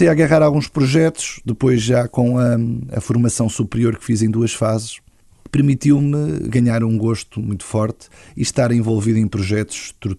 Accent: Vozela, Viseu, Portugal; Nasci em Vozela e sempre habitei em Câmara, freguesia de Câmara. Hoje, União de Freguesias, Câmara Carvalhal de Bermilhas. Fiz o percurso todo na escola primária local.

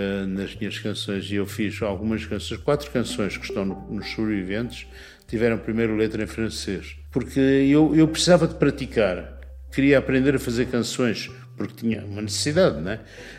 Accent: Porto, Portugal; Eu cresci perto da Foz do Douro, ao pé do mar

